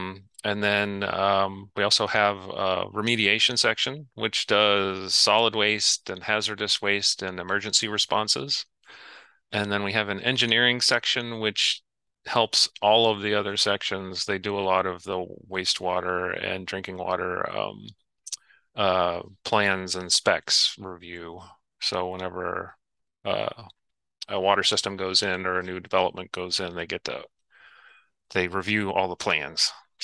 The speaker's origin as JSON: {"language": "English", "region": "Pennsylvania", "country": "United States", "also_born_or_lived": "Colorado", "moved": "yes", "lives_now": "Moscow, United States", "said": "My wife and I moved up here from Colorado. I'm actually originally a Pennsylvanian, so you'll have to forgive me."}